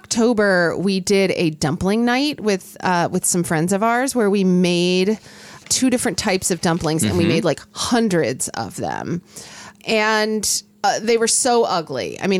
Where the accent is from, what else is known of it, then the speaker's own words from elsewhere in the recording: Oklahoma, United States; When I was growing up in Oklahoma, like we did not get fresh Dungeness crabs